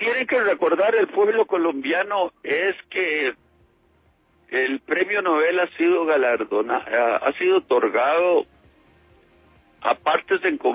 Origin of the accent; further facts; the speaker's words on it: Costa Rica; Mire, como costarricense, como latinoamericano, me siento sumamente feliz y honrado